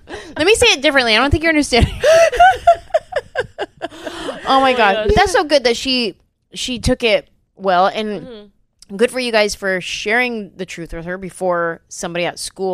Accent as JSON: {"language": "English", "town": "San Jose", "region": "California", "country": "United States", "said": "I'm from the Bay Area, San Jose."}